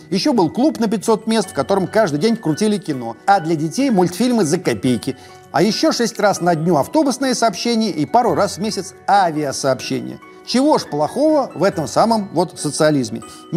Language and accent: Russian; Kurgan Oblast, Russia; born there; Я родилась в 95-м. В таком прекрасном и свободном, в кавычках. Я родилась в глубинке, в Зауралье.